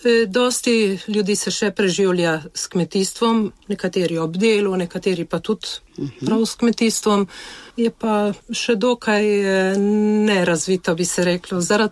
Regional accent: Tolmin, Slovenian Littoral, Slovenia; Prihajamo iz Tolminske občine. In iz Kobariške

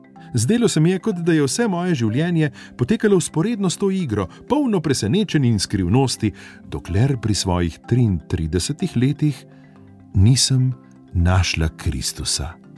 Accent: Kyrgyzstan; Slovenian is a second language; Doma sem iz Kirgistana, pa sem več let živela in delala v tujini.

